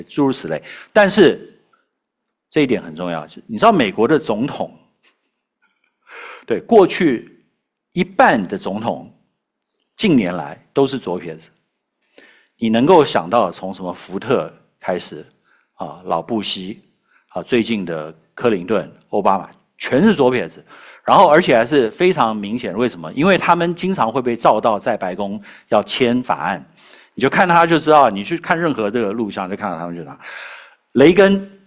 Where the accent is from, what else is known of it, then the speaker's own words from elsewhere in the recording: Taiwan; 我们小时候在台湾，那我想不知道在中国大陆可能也是一样